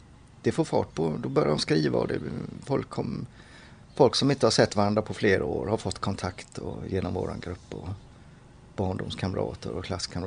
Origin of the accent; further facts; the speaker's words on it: Gothenburg, Västra Götaland County, Sweden; now in Partille, Sweden; Men jag är född och uppvuxen i Göteborg. Jag är född i Masthugget, men jag bodde bara några år innan vi flyttade till Frölunda.